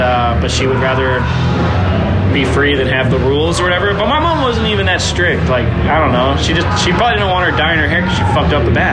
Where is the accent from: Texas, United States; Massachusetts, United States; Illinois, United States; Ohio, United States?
Massachusetts, United States; moved away as an adult; now in California, United States; Massachusetts. Yeah.